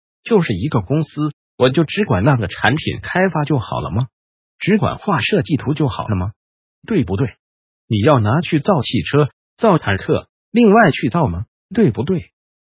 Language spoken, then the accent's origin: Chinese; China; 那我们中国人还不止一只啊